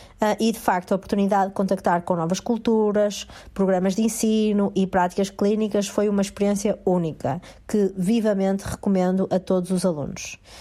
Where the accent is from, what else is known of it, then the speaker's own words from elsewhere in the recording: Porto, Portugal; Eu nasci no Porto, na freguesia de Sedofeita, e entrei para o infantário aos 2 anos